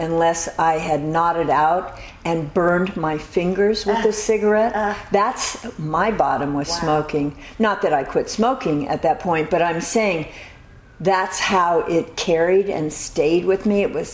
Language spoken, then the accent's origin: English; Pacoima, California, United States; also born or lived in Beverly Hills; Anyway, so I was born on Burton Way. And then I was uprooted to Pacoima.